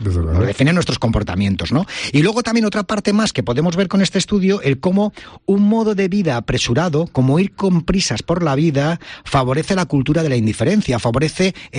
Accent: United Kingdom; Spanish is a second language; pero claro, sí, yo soy británico, sí.

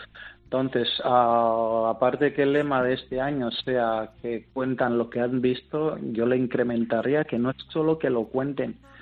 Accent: Binayon, Equatorial Guinea; Yo soy de un pueblo pequeño de Guinea Ecuatorial, de Binayon.

